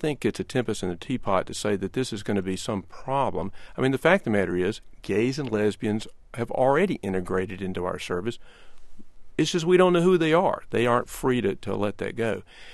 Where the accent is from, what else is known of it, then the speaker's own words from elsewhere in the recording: the South, United States; I grew up in the South in the 1960s, attended segregated schools until I was a sophomore in high school.